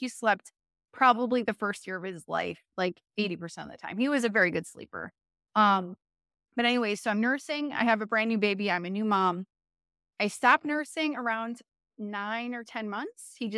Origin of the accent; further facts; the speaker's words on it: Chicago, Illinois, United States; Born and raised in Chicago, Illinois